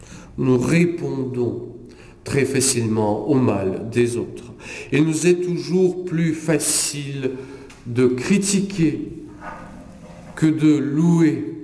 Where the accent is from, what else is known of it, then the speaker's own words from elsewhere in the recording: Bordeaux, Nouvelle-Aquitaine, France; je viens de Bordeaux, j'utilise mes références